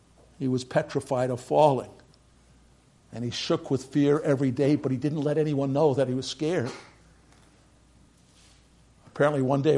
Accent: New York City, New York, United States; I grew up in New York City. You all know that.

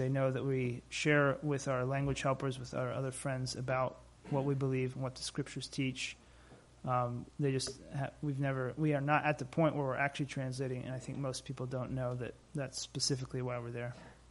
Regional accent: Niger; also born or lived in Chad; growing up in Niger, that was certainly very helpful for us

